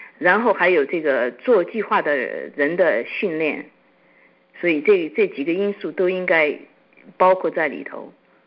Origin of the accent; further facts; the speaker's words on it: China; 所以这个问题对我们亚洲人来，对我们中国人来说呢